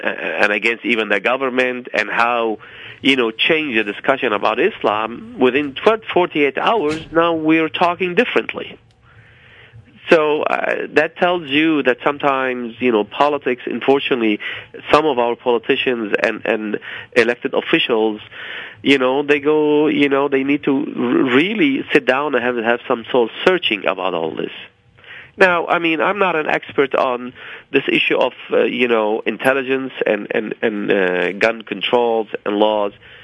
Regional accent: United States; no doubt what complicates our lives as American of Muslim faith is what's going on in overseas

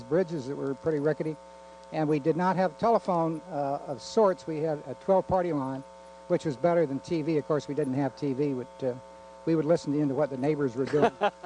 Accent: Whitehall, Virginia, United States; I grew up in near Whitehall. I now live within just 3 miles of where I grew up. Went to Albemarle High School among the early classes

